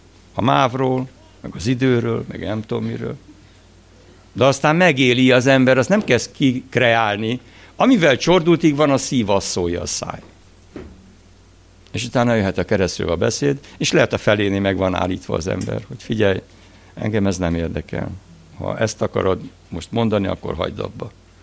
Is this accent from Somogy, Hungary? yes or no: no; Abasár, Heves, Hungary; born there; Én meg Abasáron születtem, egy ilyen, apám katona volt egy ilyen tiszti házba